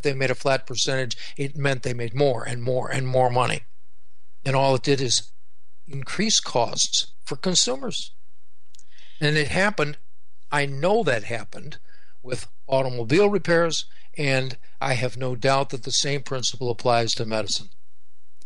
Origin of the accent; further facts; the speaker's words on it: Illinois, United States; up in my hometown in northern Illinois